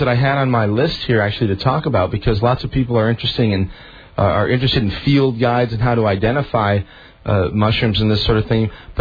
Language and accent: English; Rockford, Illinois, United States; born there; I was born in Rockford.